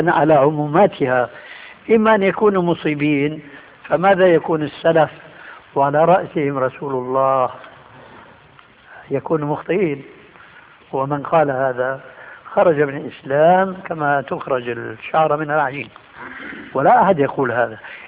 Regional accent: Syria; عندنا في الشام يسمى المقدمة بالتذكير، وبيقلب الذال إلى دال بيقولوا التذكير

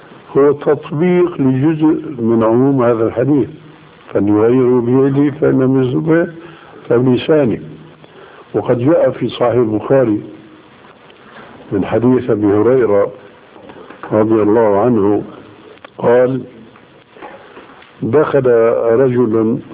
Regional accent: Damascus, Damascus Governorate, Syria; كما يقول عندنا في دمشق انفشفل

